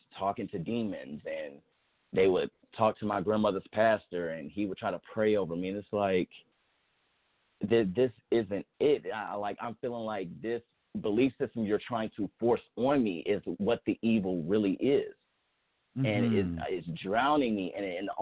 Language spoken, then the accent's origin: English; Dayton, Ohio, United States; I'm pretty much just praying over my city. I'm from Dayton, Ohio.